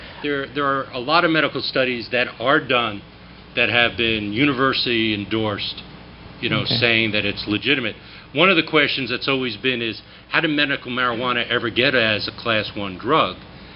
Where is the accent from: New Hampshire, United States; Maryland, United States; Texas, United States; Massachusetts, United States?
New Hampshire, United States; oh, come on, I'm from New Hampshire. They're South. They're south of me.